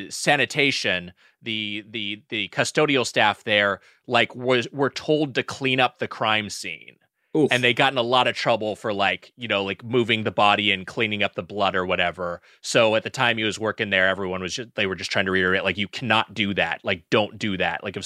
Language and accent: English; Long Beach, California, United States; because I grew up in SoCal and I grew up in the Long Beach area, which is very close to Anaheim